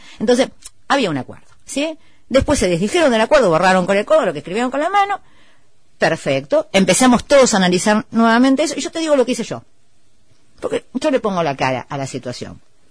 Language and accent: Spanish; Santa Cruz, Argentina; Yo soy nacida y criada en Santa Cruz